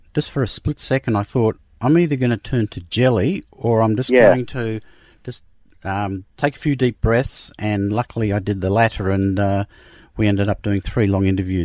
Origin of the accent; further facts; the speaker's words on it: North Bourne, Australia; I'm a baby boomer, and being a … freak, when … came out, I grew up in North Bourne